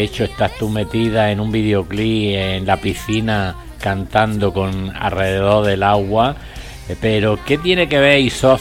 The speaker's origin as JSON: {"language": "Spanish", "town": "Cartagena", "region": "Region of Murcia", "country": "Spain", "tie": "born or raised there", "also_born_or_lived": "Granada", "said": "yo me he criado en Cartagena, mi madre vive en Cartagena, soy andaluz, soy granaíno"}